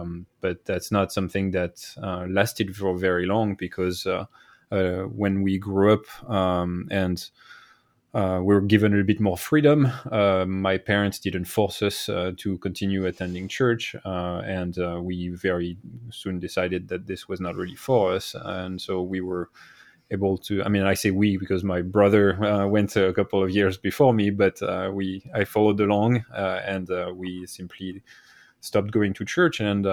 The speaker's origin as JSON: {"language": "English", "region": "Île-de-France", "country": "France", "tie": "born or raised there", "also_born_or_lived": "New York", "accent": "French", "lives_now": "United States", "said": "So as my accent readily betrays, I am French, but I do live in the United States now"}